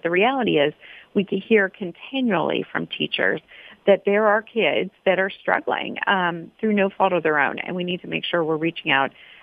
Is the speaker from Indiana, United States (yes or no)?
yes; Indiana, United States; I grew up in Indiana.